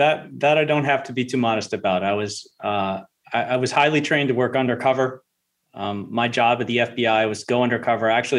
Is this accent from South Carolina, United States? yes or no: yes; Charleston, South Carolina, United States; I'm not from here. I'm from South Carolina, Charleston.